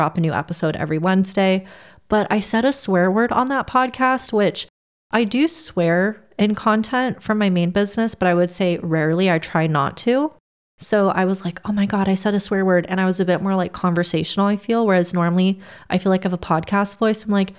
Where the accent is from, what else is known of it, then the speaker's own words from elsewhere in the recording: Miami Beach, Florida, United States; As an American from Miami Beach, pretty much everywhere is the middle of nowhere, I would say.